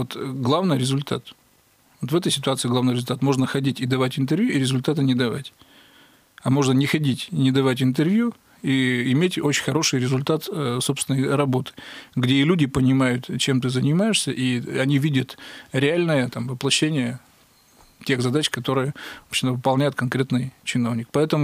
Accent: Zingino, Kirov Oblast, Russia; Это моя малая родина, хоть у меня написано везде, что я родился в городе Кирове, а так, так получилось в паспорте, да? Родился я в поселке Зингино Ореческого района.

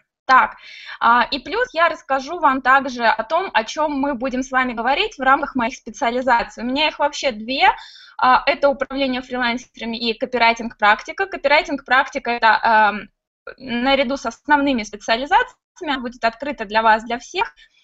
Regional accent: Barnaul, Altai Krai, Russia; Барнаул – это мой родной город. Я в свое время жила там.

